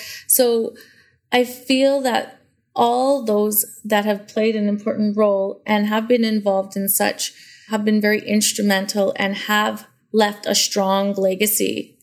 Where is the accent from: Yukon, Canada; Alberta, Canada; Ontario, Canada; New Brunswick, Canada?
Alberta, Canada; I'm from the Satellite Cree Nation that's located in Alberta, Canada, in the Treaty 6 territory. So I've grown up in my community and attending an off-reserve school for my entire K to 12 years.